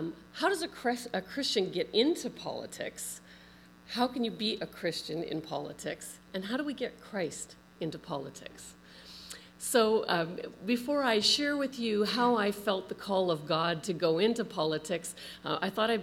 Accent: St. Catharines, Ontario, Canada; So for me, I grew up in St. Catharines, was raised in the Baptist tradition, and gave my heart to the Lord when I was 12.

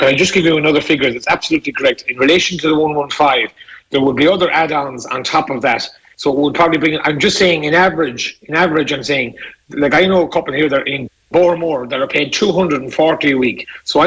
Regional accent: Galway, Connacht, Ireland; I come from Bohemore, as you know, and all the best of people came from Bohemore, from Westside, from Ballinfoyle, from Claddagh.

